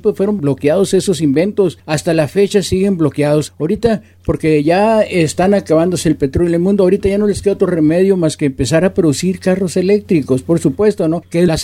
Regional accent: Mexico; somos capaces los mexicanos

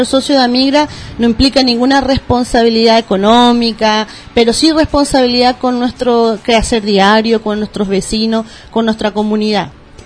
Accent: Paraguay; now in Chile; Llevo aquí en Chile 12 años, soy de nacionalidad paraguaya y hace 3 años nacionalizada chilena también. Tengo 2 hijos chilenos paraguayos aquí y vivo en San Miguel.

